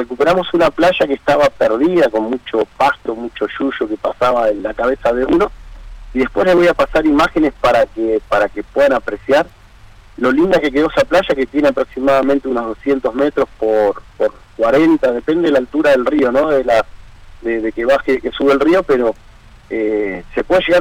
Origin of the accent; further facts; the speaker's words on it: Avellaneda, Buenos Aires Province, Argentina; also born or lived in Palma de Mallorca, Spain; Yo soy oriundo de Buenos Aires, Avellaneda, zona sur, 10 años en Palma de Mallorca y las Baleares. Y ahí conocí Cataratas y dije, si regreso a Argentina, es ese lugar, y acá estoy.